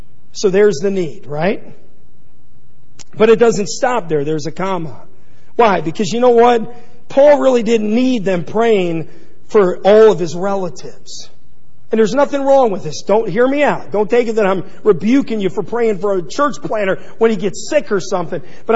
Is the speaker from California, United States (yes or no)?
no; Ridgeville, Ohio, United States; I grew up here in Ridgeville. I played in that stadium over there many times.